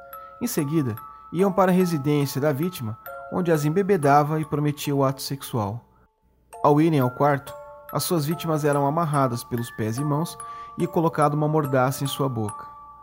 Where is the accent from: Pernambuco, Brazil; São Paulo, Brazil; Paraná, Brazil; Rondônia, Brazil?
São Paulo, Brazil; Mogi das Cruzes; eu me lembro que quando eu era criança, facilmente aqui em Mogi das Cruzes o pessoal descia para Bertioga de carona